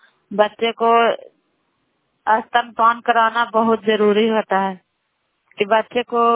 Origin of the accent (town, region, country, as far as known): Bairiganj, Bihar, India